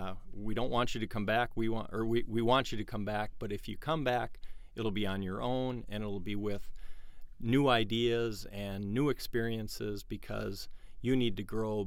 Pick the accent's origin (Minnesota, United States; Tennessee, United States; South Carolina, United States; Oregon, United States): Minnesota, United States; Detroit Lakes; I grew up in Detroit Lakes. I was born and raised there, went to high school, and then I went off to college down in Arizona just to get away from the Northland.